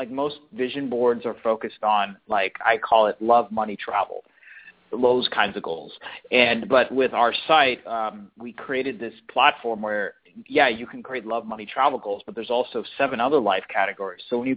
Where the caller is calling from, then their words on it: Newport Beach, California, United States; I'm in Southern California. I'm in Orange County. Specifically, I'm in Newport Beach right now.